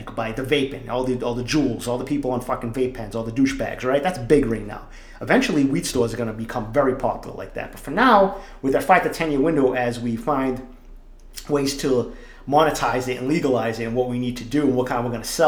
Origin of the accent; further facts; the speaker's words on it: East Boston, Massachusetts, United States; When I was a kid growing up, I grew up in East Boston. Everybody fucking knew a weed dealer.